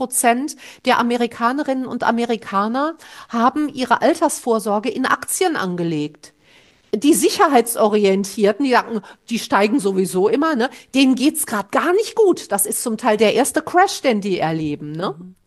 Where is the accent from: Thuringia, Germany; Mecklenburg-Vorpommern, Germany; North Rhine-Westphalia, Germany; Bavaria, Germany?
North Rhine-Westphalia, Germany; das Stehrömmchen, wie man bei uns im Ruhrpott sagt